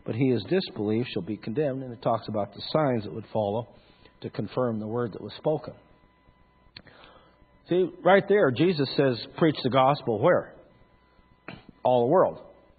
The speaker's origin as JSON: {"language": "English", "region": "Montana", "country": "United States", "tie": "born or raised there", "said": "Growing up near McAlester, Montana, and herding cattle and cutting firewood into tobacco roots, you had all kinds of these miner shacks everywhere."}